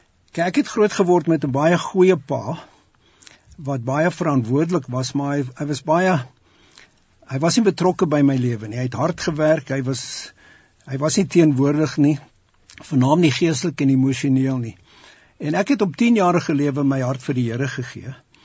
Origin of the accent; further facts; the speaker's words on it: England, United Kingdom; Afrikaans is a second language; moved away as an adult; ek is 'n Engelsman, maar ek het Afrikaans gevry. So, ons, my vrou het mekaar hier ontmoet in Suid-Afrika, ons is die afgelope 20 jaar in Londen.